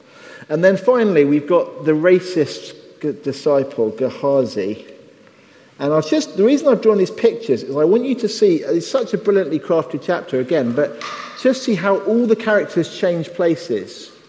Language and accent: English; Pakistan; I am a Pakistani, right? Oh, you're so Islamophobic. No, I was a Muslim.